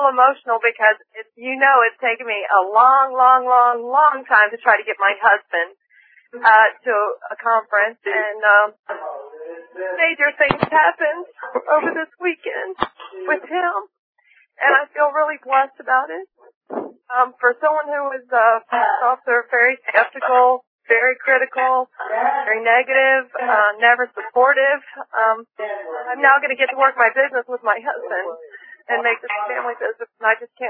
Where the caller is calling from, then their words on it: Florida, United States; from Florida.